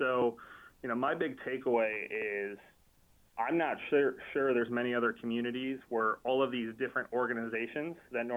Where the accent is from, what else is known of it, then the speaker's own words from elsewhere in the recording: Columbus, Ohio, United States; also born or lived in Michigan; now in Indianapolis, United States; I'm Midwest born and raised. My parents are from Toledo, Ohio. I was born in Michigan and grew up in Columbus, Ohio.